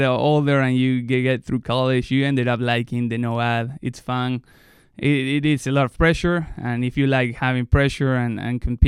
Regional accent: Argentina; English is a second language; I'm from Argentina with a lot of meat.

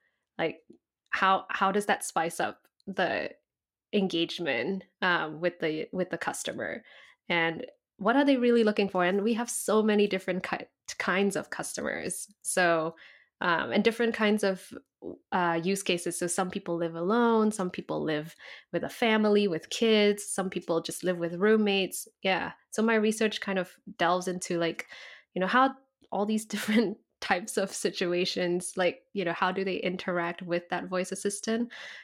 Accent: Singapore; accent: Singlish; And I'm from Singapore, so we have like our Singlish accent, our slang and everything.

